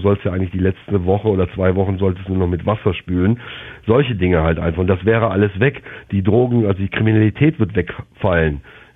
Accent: Germany; moved away as an adult; now in Jamaica; Also ich bin Deutscher, ja, und ich war auch 4 Jahre beim Militär

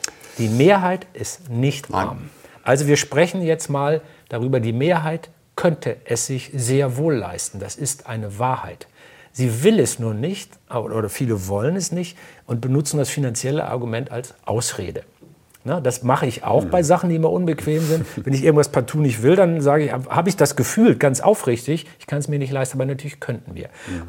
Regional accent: Northern Germany, Germany; born there; Und ich bin gebürtiger Norddeutscher, wir sind Dickköpfe.

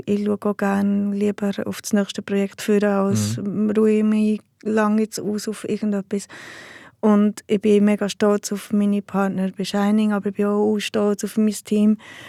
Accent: Heiligenschwendi, Bern, Switzerland; also nicht nur ich komme aus Heiligenschwendi

